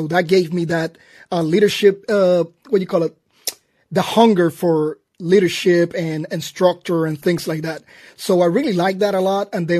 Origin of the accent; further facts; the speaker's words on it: Puerto Rico; I grew up in Puerto Rico, was born and raised there.